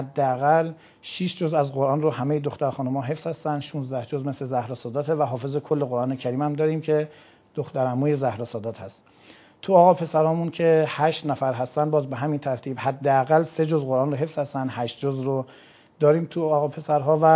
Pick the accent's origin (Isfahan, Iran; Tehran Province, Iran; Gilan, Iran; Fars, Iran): Isfahan, Iran; Kashan; از کاشان، چون اصالتا کاشانی هستیم